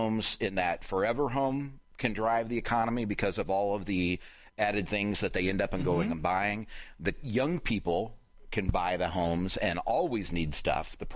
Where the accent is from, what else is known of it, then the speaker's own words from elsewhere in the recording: Anderson, Indiana, United States; So houses in where I live in my hometown in Anderson are moving relatively quickly.